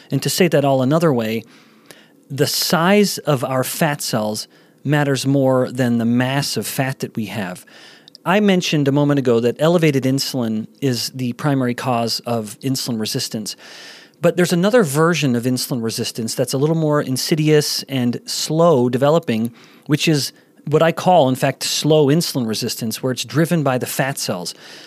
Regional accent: Canada; also born or lived in Singapore; And as a Canadian boy, it was fun for me to continue to operate within the empire

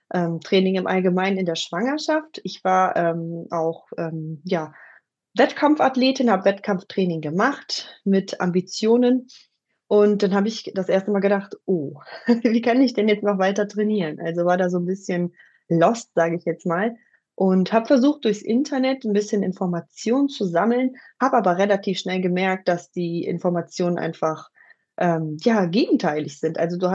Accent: Düsseldorf, North Rhine-Westphalia, Germany; Ich bin die Gründerin von Mom Forces. Ich bin aus Düsseldorf, seit kurzem Zweifachmama.

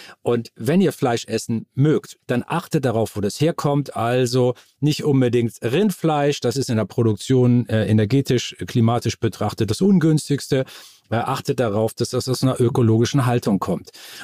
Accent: Assel, Lower Saxony, Germany; ich bin aufgewachsen in dem Dorf Assel-Amor im Landkreis Stade in Norddeutschland.

